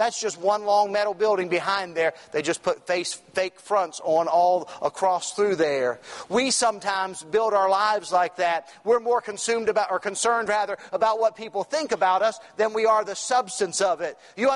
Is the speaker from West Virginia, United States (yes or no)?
yes; West Virginia, United States; I come from West Virginia, that's home. Mom and Dad's still there, my brothers.